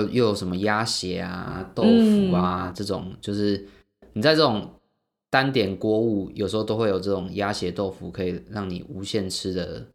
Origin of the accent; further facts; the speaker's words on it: Taipei, Taiwan; 因为 我是台北人